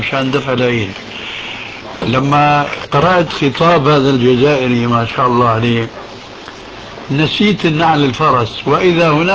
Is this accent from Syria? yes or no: yes; Syria; نحن نعرف عندنا في الشام